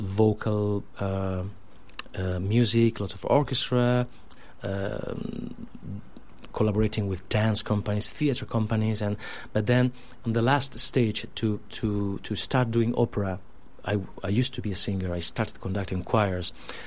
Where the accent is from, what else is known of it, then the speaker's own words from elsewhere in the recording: Granada, Andalusia, Spain; English is a second language; Well, the Granada, it's my hometown, as you said, is one of the most wonderful cities in the world